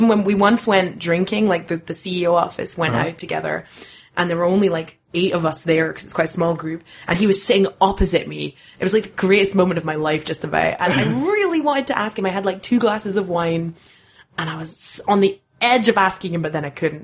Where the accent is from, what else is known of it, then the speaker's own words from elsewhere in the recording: Scotland, United Kingdom; moved away as an adult; now in Japan; I'm actually from Scotland.